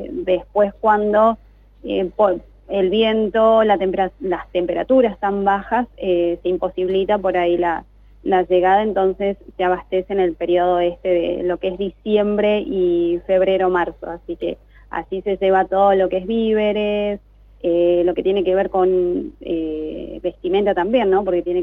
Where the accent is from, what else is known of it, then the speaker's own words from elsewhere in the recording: Tucumán, Argentina; moved away; also born or lived in Ushuaia; Yo, si bien soy de Tucumán, pero ya hace tiempo que me fui de la provincia, así que un poco también estuve viviendo en Ushuaia